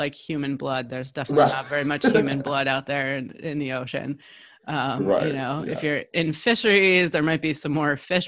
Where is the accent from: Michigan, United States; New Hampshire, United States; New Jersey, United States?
Michigan, United States; And I'm originally from Michigan. So like nothing marine or coastal or, you know, tropical or anything like that.